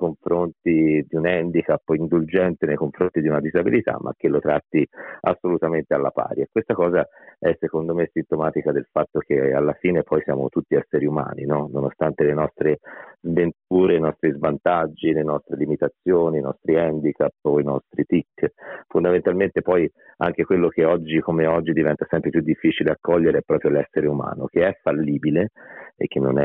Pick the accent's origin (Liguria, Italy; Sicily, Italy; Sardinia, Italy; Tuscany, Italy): Tuscany, Italy; Livorno; io sono livornese, insomma, più o meno uguale, sono moro comunque